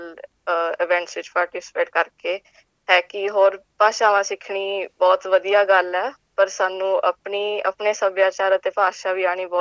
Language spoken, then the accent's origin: Punjabi; Adelaide, South Australia, Australia; also born or lived in Chandigarh, India; ਤੇ ਅਸੀਂ 2006 ਵਿੱਚ ਆਸਟ੍ਰੇਲੀਆ ਆਏ ਸੀ, ਤੇ 2008 ਵਿੱਚ ਅਸੀਂ ਐਡਲੇਡ ਵਿੱਚ ਮੂਵ ਕੀਤੇ। ਮੈਂ ਸਿਰਫ 2.5 ਸਾਲਾਂ ਦੀ ਸੀ ਜਦੋਂ ਆਏ ਸੀ